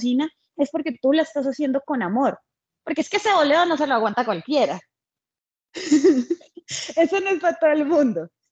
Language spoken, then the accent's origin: Spanish; Santander, Colombia; soy santandereana, hablo fuerte